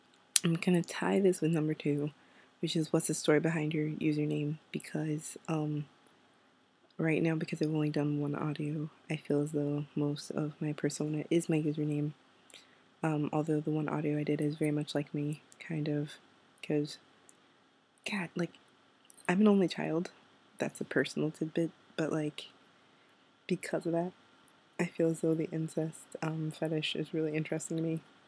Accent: Germany; I'm American, but I grew up in Germany.

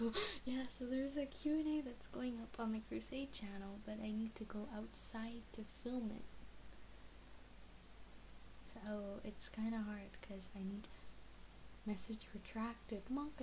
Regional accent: United States; I'm American. Yeah, I'm American, but I live right on the border of Canada. And my family are Canadians.

